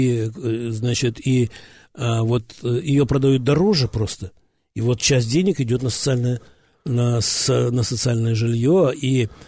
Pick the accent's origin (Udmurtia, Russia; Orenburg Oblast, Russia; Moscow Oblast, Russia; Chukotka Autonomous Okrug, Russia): Orenburg Oblast, Russia; Novotroitsk; Потом еще вот в моем родном городе Новотроицке в Оренбургской области